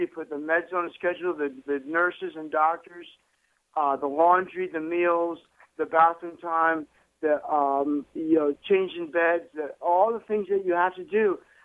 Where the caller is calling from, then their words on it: Bennettsville, South Carolina, United States; I'm in Bennettsville.